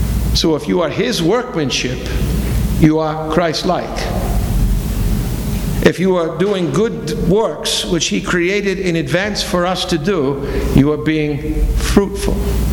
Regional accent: Boston, Massachusetts, United States; growing up in Boston, as a fan of the Boston Red Sox, one of my sports heroes was a great Polish man by the name of Karl Jastrzębski.

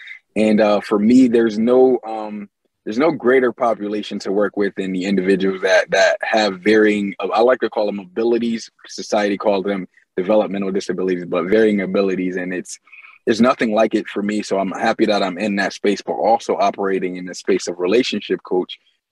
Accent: Syracuse, New York, United States; also born or lived in Buffalo; I do relationship coaching. I do life coaching. I'm from Syracuse, New York. I lived in Buffalo, how I met Superstar as I was working with her.

